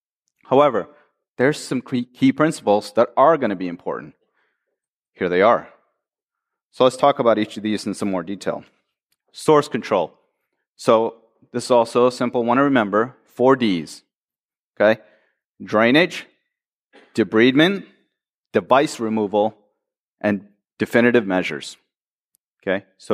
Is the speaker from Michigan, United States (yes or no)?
yes; Michigan, United States; I am from Michigan, after all.